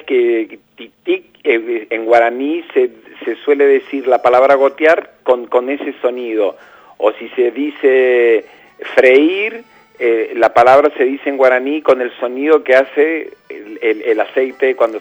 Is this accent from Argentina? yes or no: yes; Posadas, Misiones, Argentina; Yo soy de Posada. Y es como que la S del final es como que la absorbemos.